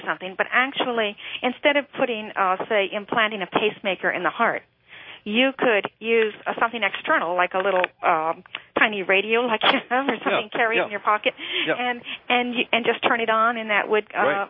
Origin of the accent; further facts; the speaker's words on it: California, United States; from San Francisco Bay Area.